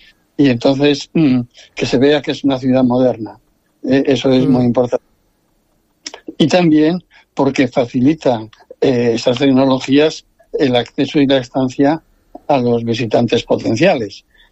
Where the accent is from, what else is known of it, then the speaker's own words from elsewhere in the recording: Benidorm, Valencian Community, Spain; felicitarnos a todos los que somos de Benidorm, porque es un premio merecido